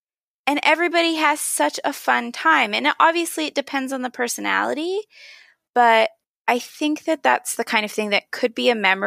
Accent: Pennsylvania, United States; When I was a kid, I grew up in Pennsylvania.

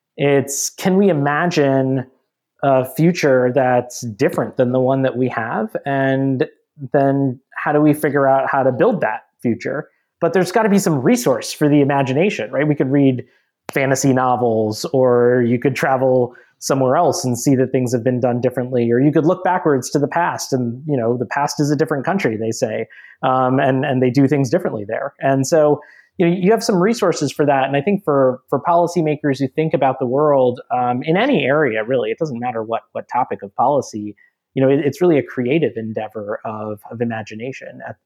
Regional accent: Minnesota, United States; also born or lived in Georgia; You know, I grew up largely in Minnesota and Georgia in areas that, you know, I wouldn't say were probably the most diverse in the country

